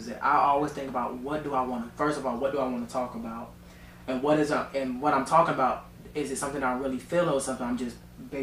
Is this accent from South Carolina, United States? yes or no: yes; South Carolina, United States; I'm a guy from South Carolina, a country boy with big dreams.